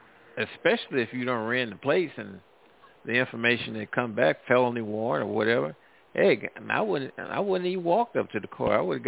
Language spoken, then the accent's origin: English; St. Louis, Missouri, United States; now in Louisiana, United States; No, I'm from St. Louis. I've been here in Louisiana when my grandson started at LSU.